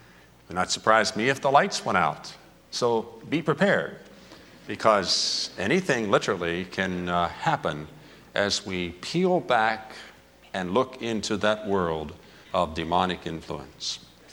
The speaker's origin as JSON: {"language": "English", "region": "West Virginia", "country": "United States", "said": "Now, I'm from West Virginia. I haven't been around, but I have seen the sun rise and watched the chicken lay the egg."}